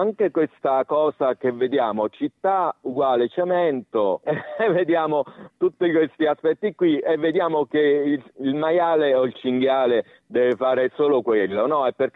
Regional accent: Salerno, Campania, Italy; Io ho vissuto in periferia da ragazzo, perché sono cresciuto in periferia a Salerno, il quartiere dove vivevo si chiamava Q2, e già ti dà un'idea di che tipo di quartiere poteva essere. Negli anni 70 era una fila di cemento, ma in mezzo agli agrumeti

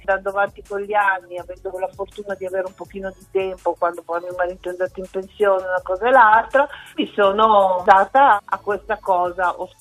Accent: Milan, Lombardy, Italy; in quanto sono cresciuta a Milano

